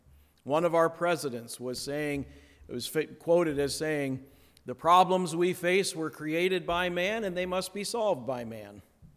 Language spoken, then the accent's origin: English; Akron, Ohio, United States; Actually, I grew up in Akron, Ohio